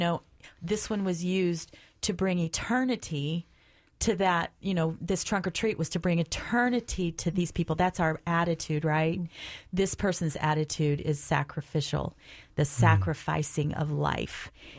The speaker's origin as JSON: {"language": "English", "region": "Missouri", "country": "United States", "said": "I'm from Missouri"}